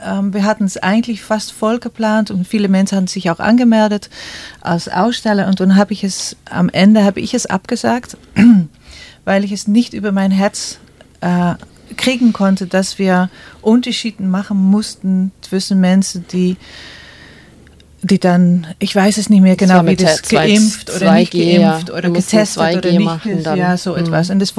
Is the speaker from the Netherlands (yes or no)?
yes; Netherlands; now in Germany; Ich komme aus Holland. Ich bin 2012 hierher gezogen und habe mir ein paar Jahre gebraucht, um hier anzukommen